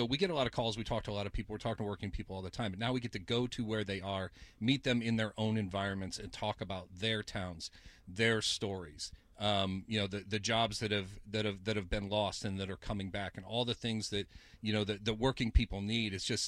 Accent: Toledo, Ohio, United States; We'll make a stop in Toledo, Ohio. That's where I grew up. I'm a Toledo kid. It's my hometown. I haven't been back in a number of years

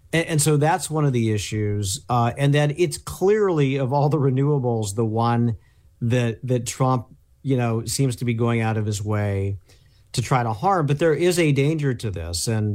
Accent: Indiana, United States; my home state of Indiana.

